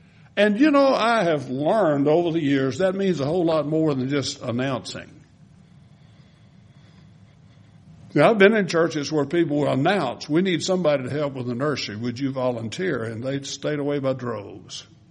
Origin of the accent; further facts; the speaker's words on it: Winfield, United States; My dad used to go on Saturdays in Winfield, my hometown, to get a haircut.